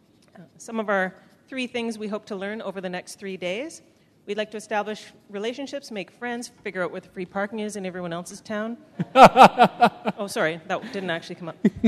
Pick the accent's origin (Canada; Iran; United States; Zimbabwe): Canada; Richmond, British Columbia; from Richmond. So there's two of us here at this table from Richmond.